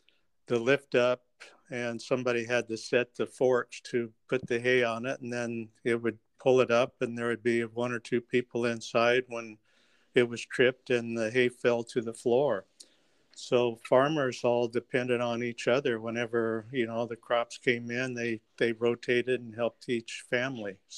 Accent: Iowa, United States; Well, I had an idyllic growing up. I grew up in a small farm town, about 400 people

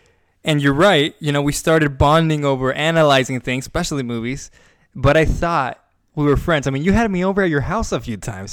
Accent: Venezuela; now in United States; And so I grew up as a pastor's son. I grew up in Venezuela for a part of my life, then moved to the United States.

